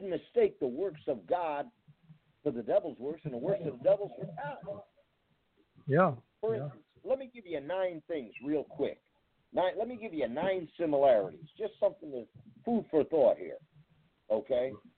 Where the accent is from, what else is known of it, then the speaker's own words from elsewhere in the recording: California, United States; I'm from California.